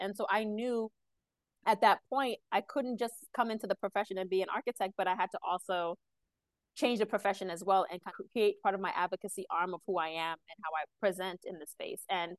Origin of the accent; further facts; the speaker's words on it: Queens, New York, United States; I grew up in Queens in an area called Cambria Heights, which was like 99% Black, 97% Haitian.